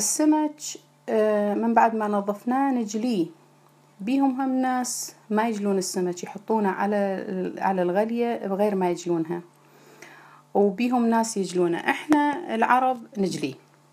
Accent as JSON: {"language": "Arabic", "town": "Ahvaz", "region": "Khuzestan", "country": "Iran", "moved": "yes", "said": "أنا من إيران خوزستان، من الأهواز. صار لي حوالي 22 سنة أعيش برا من إيران."}